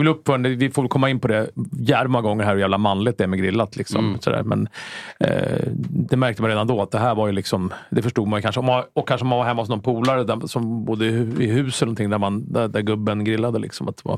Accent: Jakobsberg, Stockholm County, Sweden; jag är ju uppvuxen i Jakobsberg i förorten i värsta området hela Jakobsberg. Liksom. Mm. Jag är uppvuxen i en hyreslägenhet där i Jakobsberg.

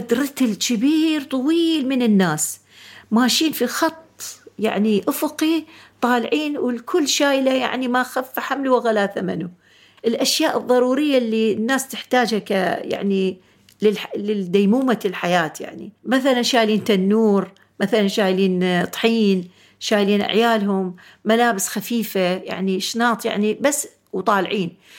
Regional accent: Iraq; moved away as an adult; also born or lived in Jordan; فكان إحنا عندنا بالعراق في يعني قبل لي أذن يقرؤون ما تيسر من القرآن،

